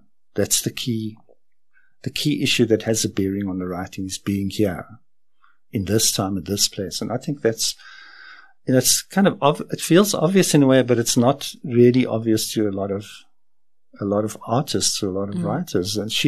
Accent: Pretoria, Gauteng, South Africa; now in Johannesburg, South Africa; I didn't grow up in Johannesburg, so I'm not born and bred Joburg. Mm. I grew up in Pretoria and came to Johannesburg when I came to study at Wits.

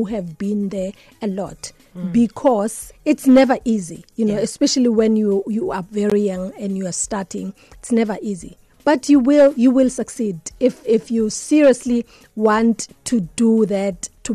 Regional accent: South Africa; Sarafina, it just, you know, as a South African, you feel proud.

